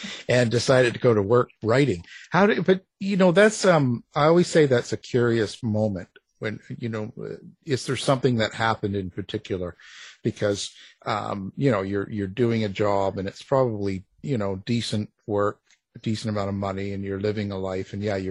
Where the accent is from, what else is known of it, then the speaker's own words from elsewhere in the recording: Canada; I'm Canadian, you see